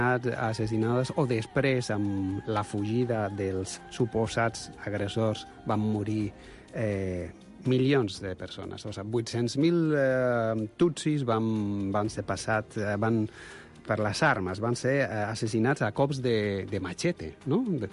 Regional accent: Canary Islands, Spain; És que sóc canari, no?

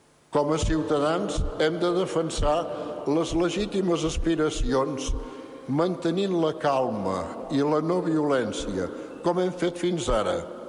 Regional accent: Catalonia, Spain; com a creients i com a catalans.

